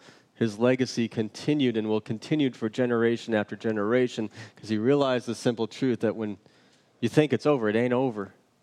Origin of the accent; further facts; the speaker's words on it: Michigan, United States; When I was growing up in Michigan, he was the pastor that everybody wanted to be around.